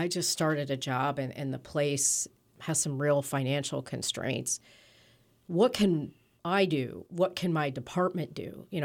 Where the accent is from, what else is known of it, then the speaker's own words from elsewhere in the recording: Illinois, United States; I'm from Illinois, but it looks like Kansas in right.